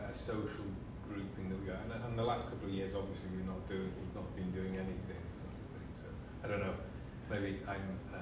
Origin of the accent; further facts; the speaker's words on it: England, United Kingdom; The thing is, we're English.